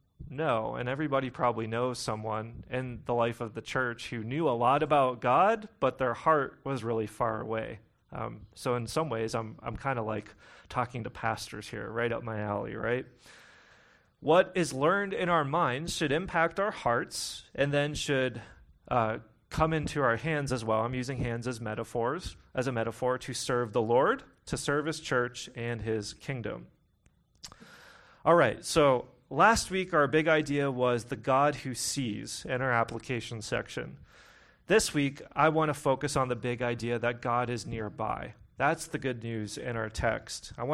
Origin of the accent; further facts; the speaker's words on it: Pittsburgh, Pennsylvania, United States; Many of you who know me, where I grew up in Pittsburgh, this was yins